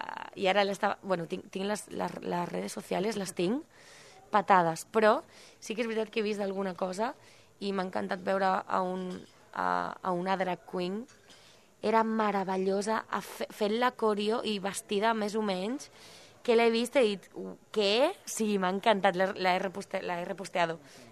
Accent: Olesa de Montserrat, Catalonia, Spain; also born or lived in Cuba; jo soc una noia que vaig néixer a Cuba, però des dels 4 anys vaig anar a Olesa de Montserrat, a Catalunya, a Barcelona, i em vaig criar allà des de molt petita. I tinc unes arrels catalanes molt precioses.

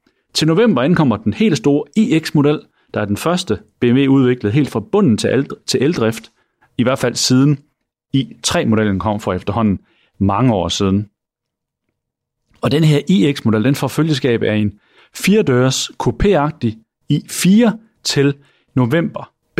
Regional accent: Aarhus, Central Denmark Region, Denmark; accent: Aarhus; Så får jeg også en pause fra min monotone aarhusianske accent.

